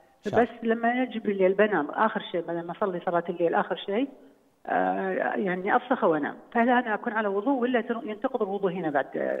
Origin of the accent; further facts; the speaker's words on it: Saudi Arabia; يعني أنا عندي أسهم في بنك خليجي، مش عندنا في السعودية